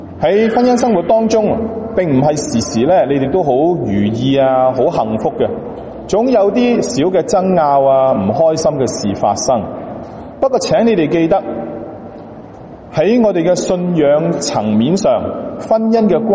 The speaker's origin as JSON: {"language": "Cantonese", "region": "Guangdong", "country": "China", "said": "因为呢我哋广东人所讲嘅妹仔大过主人婆啦"}